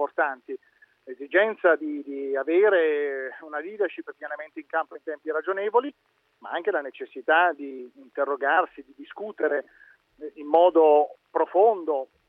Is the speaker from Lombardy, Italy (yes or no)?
yes; Lombardy, Italy; In Lombardia, io sono lombardo